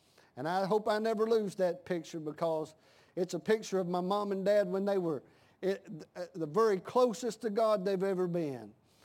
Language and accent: English; Mount Airy, North Carolina, United States; I'm born and raised in Mount Airy, North Carolina.